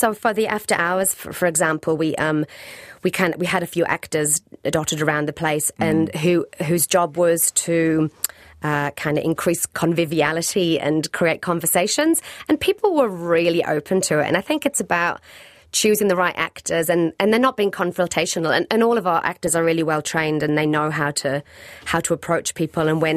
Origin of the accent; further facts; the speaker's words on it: Wallsend, North East England, United Kingdom; moved away; In Wall's End, which is the northeast of England.